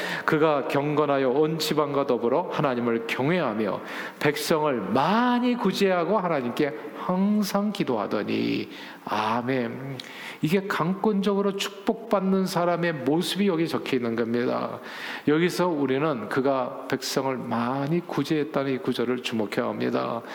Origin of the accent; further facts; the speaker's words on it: South Korea; 저희 아버님 사업이 부도가 나는 바람에 저희 식구는 모두 서울 근교의 방 한 칸짜리에서